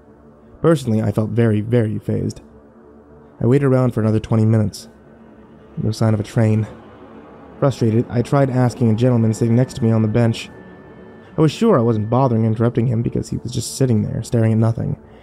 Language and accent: English; Minnesota, United States; now in Washington, United States; Maybe that's just because I'm from Minnesota, and I'm not used to it. Really didn't expect this when I moved to DC.